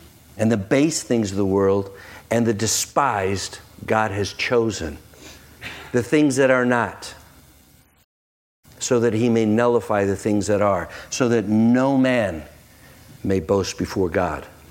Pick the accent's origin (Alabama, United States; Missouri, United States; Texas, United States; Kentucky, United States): Missouri, United States; Bridgeton; I grew up in Bridgeton. It was just safe. It was just easy in Bridgeton. I went to Pattonville High School